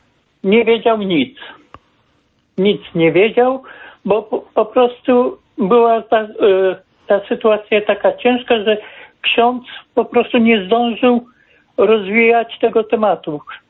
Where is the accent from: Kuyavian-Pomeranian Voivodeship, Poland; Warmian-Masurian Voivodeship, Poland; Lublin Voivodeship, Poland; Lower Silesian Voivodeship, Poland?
Kuyavian-Pomeranian Voivodeship, Poland; Bydgoszcz; pochodzę z Bydgoszczy.